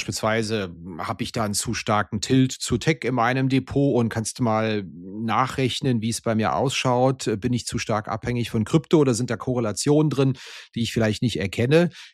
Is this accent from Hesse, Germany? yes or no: yes; Frankfurt, Hesse, Germany; Als Frankfurter wusste ich das offen gestanden gar nicht.